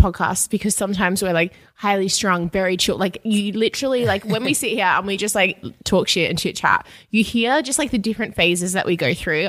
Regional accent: Perth, Western Australia, Australia; now in Sydney, Australia; It's crazy that we came over from Perth, had no connections, didn't know anyone in Sydney, and now we're able to do this.

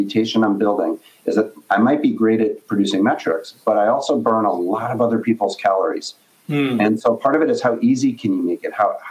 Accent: Brooklyn, New York, United States; but I'm born and raised in Brooklyn.

